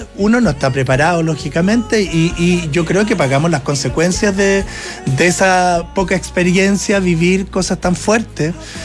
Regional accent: Valdivia, Los Ríos, Chile; yo vengo llegando hoy día de mi tierra, claro que sí, no es fácil, no hay muchos lugares en Valdivia

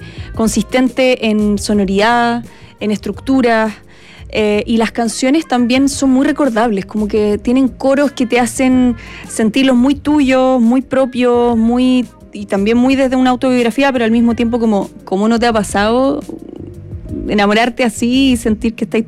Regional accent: Santiago, Santiago Metropolitan, Chile; Yo soy de Santiago.

